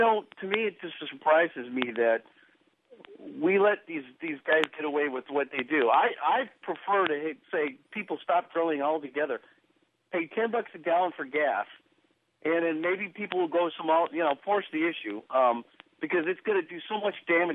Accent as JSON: {"language": "English", "region": "California", "country": "United States", "tie": "born or raised there", "said": "I grew up in Southern California when I was a kid"}